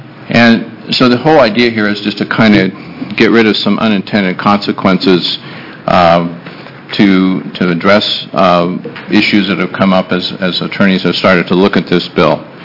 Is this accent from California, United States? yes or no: no; Portland, Oregon, United States; I'm an attorney from Portland, Oregon